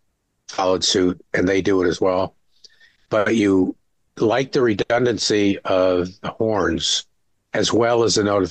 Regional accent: Chicago, Illinois, United States; I'm from Chicago, but I don't like this. I like a little bit more heat.

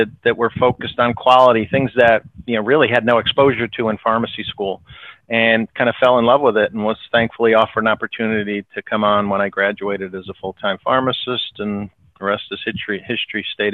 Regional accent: Connecticut, United States; He owned a local community pharmacy in the town we grew up in Connecticut.

